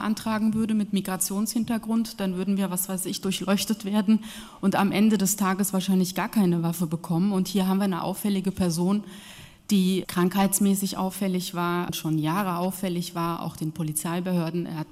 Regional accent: Marburg, Hesse, Germany; Dann sage ich, immer, ich komme aus Marburg. Ja, ich bin dort geboren. Mittelhessin, ja

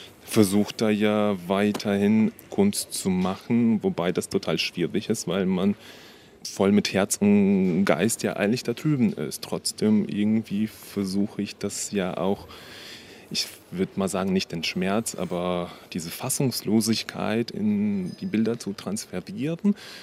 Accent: Odesa, Odesa Oblast, Ukraine; German is a second language; now in Germany; Ich komme eigentlich aus der Ukraine, aus der Stadt Odessa.

